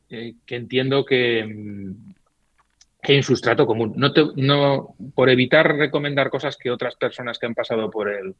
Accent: La Rioja, Spain; ya te he dicho que soy riojano y tengo pensamiento en racimo.

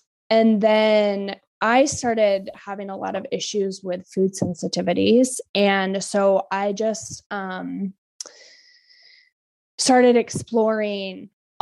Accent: Kodiak, Alaska, United States; So I'm from Kodiak, and Kodiak is an archipelago of islands, and both of my parents hopped around throughout the different islands with their work.

